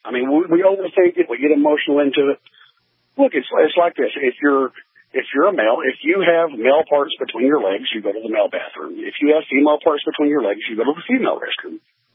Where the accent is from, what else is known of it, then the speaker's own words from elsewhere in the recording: Arkansas, United States; Right now, here in Arkansas right now, I'm in a small town. I got 285 people in my hometown.